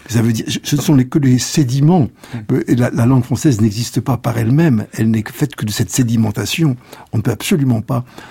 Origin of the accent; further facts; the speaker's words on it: Verneuil-sur-Avre, Normandy, France; born there; also born or lived in Le Havre / Paris; now in Sens, France; Je suis né à Verneuil-sur-Avre. Ensuite, j'ai vécu au Havre, où se jette la Seine, comme tout le monde sait. Quand je vivais à Paris, je vivais sur le bord de la Seine. Maintenant que je vis à Sens, au bord de Lyon